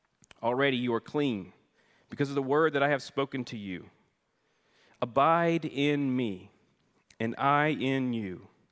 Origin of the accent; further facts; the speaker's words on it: the South, United States; because I'm from the South, right?